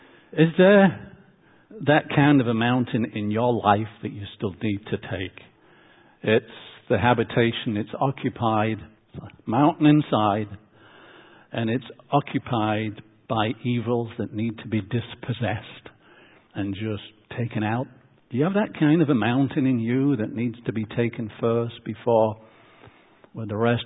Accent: England, United Kingdom; You know, I come from England, and you know, the English can have a stiff upper lip.

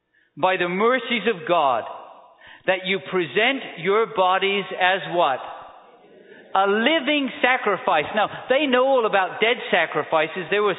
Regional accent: England, United Kingdom; I grew up in England, you know, pretty flat, not too much snow.

